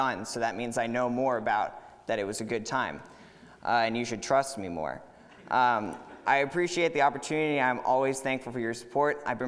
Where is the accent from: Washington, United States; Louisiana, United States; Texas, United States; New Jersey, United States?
Texas, United States; Katy; I grew up here in Katy